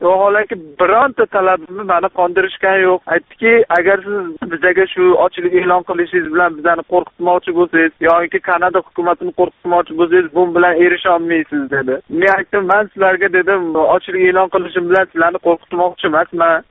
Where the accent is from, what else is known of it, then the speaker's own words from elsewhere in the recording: Andijan, Andijan Region, Uzbekistan; moved away; Men Andijondanman, ayolim Toshkentdan.